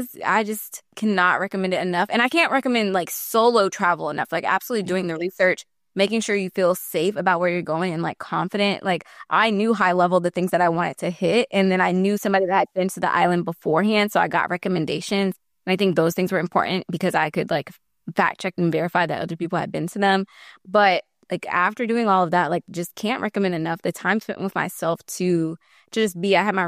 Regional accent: Georgia, United States; I'm from Georgia. I was living in Georgia at the time, and it was just a way for me to like get out and learn more about my state.

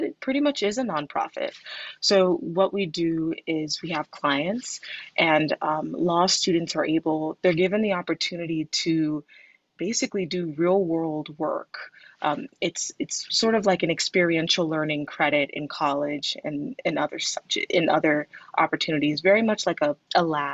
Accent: Florida, United States; Yeah, so I'm from Florida. Grew up in Florida. We just have very unique nature, wildlife, animals, you know, alligators and the like.

